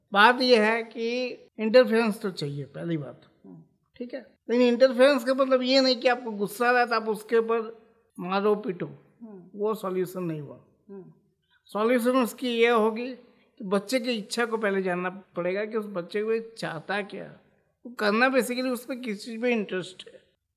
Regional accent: Dhanbad, Jharkhand, India; मैं एक्चुअली धनबाद का रहने वाला हूँ

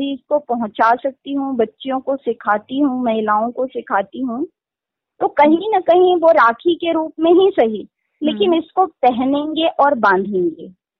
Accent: Uttar Pradesh, India; actually मैं UP से belong करती हूँ, हमारे जो पूर्वज हैं वो यूपी से आए हुए हैं

